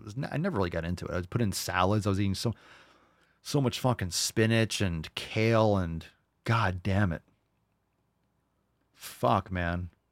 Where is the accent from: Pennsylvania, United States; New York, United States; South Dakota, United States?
New York, United States; New York City; I grew up in New York City in the fucking 80s.